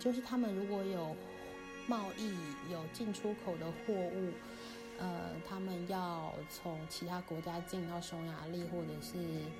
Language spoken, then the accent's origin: Chinese; Taiwan; 我都有一点不太想要让人家知道我是台湾人